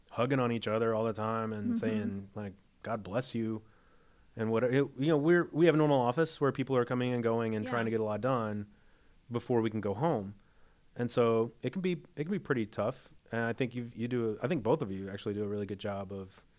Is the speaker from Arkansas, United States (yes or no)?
yes; Arkansas, United States; And I'm originally from Arkansas.